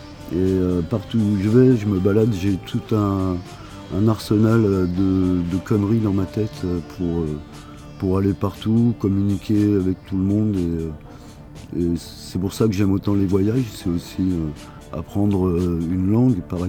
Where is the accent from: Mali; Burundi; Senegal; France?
France; Bourges, Centre-Val de Loire; Je viens de Bourges, le centre de la France, là où bat le cœur, en plein cœur du Berry